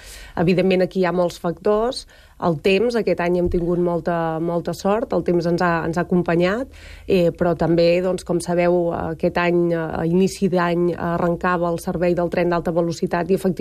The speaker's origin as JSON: {"language": "Catalan", "town": "Girona", "region": "Catalonia", "country": "Spain", "said": "la gent que som de Girona i que hem assistit"}